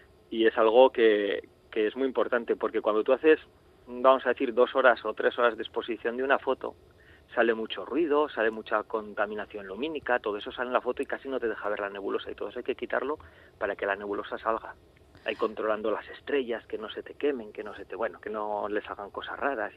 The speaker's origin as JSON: {"language": "Spanish", "town": "Tafalla", "region": "Navarre", "country": "Spain", "said": "Mientras me aleje lo suficiente, yo soy de Tafalla, me alejo lo suficiente y saco."}